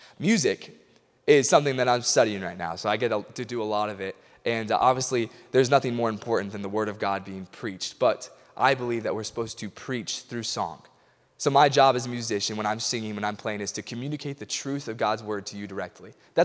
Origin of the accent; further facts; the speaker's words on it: Illinois, United States; accent: Northern; I'm from Illinois, so I've got this weird Northern accent.